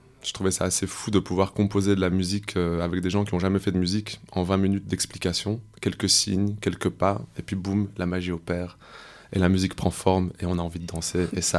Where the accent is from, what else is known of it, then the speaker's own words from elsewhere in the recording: Belgium; also born or lived in Morocco; now in Marseille, France; je viens de Belgique. Bon, je suis né au Maroc à la base. Je suis arrivé en Belgique à 6 ans, puis j'ai grandi en Belgique. Et je suis arrivé à Marseille depuis 2 ans